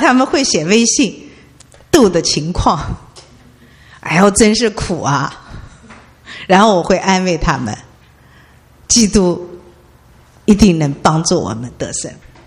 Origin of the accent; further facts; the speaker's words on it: Shanghai, China; 我不知道中国人是这个特性，我们上海人更是这个特性。